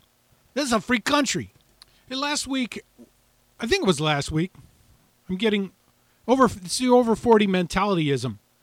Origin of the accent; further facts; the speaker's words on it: Los Angeles, California, United States; I was raised in East L.A., and Northeast L.A., Echo Park District. And then we moved to Atwater District.